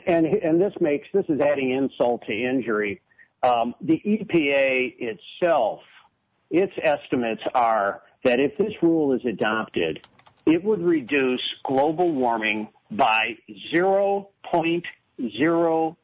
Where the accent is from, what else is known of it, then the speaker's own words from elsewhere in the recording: Chicago, Illinois, United States; as someone who was born and raised in Chicago and who still loves the White Sox